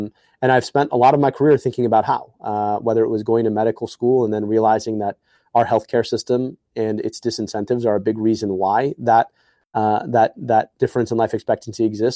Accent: Michigan, United States; when I would travel between where I grew up in Southeast Michigan in Oakland County to Egypt

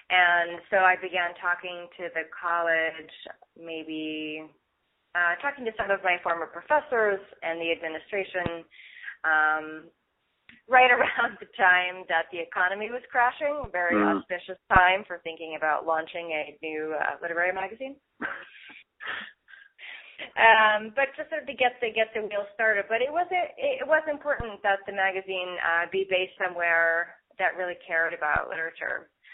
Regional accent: New England, United States; So I grew up in New England and was always going to gatherings in my small hometown in the town common.

